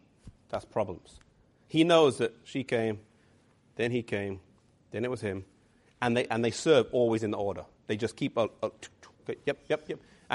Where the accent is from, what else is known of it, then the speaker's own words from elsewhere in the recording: England, United Kingdom; I'm English.